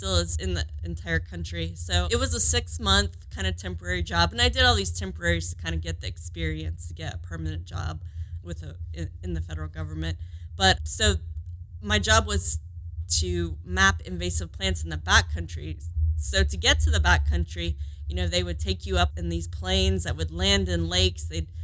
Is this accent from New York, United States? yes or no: no; Dayton, Ohio, United States; So I grew up in Ohio near Dayton. I went to Wright State University.